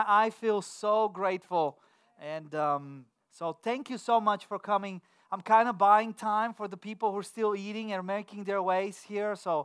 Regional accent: Romania; English is a second language; moved away; I come from Romania. I came here in 1996. I didn't speak any English when I came here.

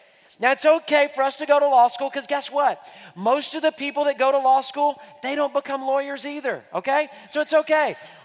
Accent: Houston, Texas, United States; So I was born and raised in Houston, but all my family's from Louisiana.

